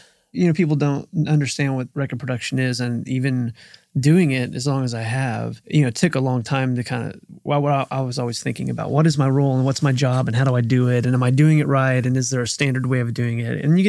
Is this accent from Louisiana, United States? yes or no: no; Wichita, Kansas, United States; now in Nashville, United States; Wichita, Kansas.